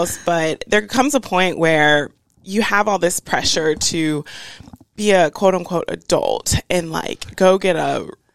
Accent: Cary, North Carolina, United States; I'm from Cary, North Carolina, which is right outside of Raleigh. That's where I went to school or went to high school.

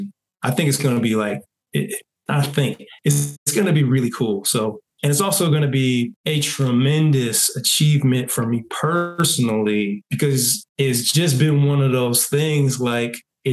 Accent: Oakland, California, United States; Well, they're kind of like headquartered in Oakland, which is my hometown.

